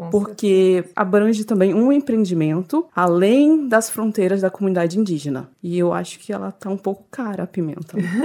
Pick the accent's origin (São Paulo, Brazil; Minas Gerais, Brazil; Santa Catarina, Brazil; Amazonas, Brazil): Amazonas, Brazil; E lá na minha região, que é Alto Rio Negro, é muito usado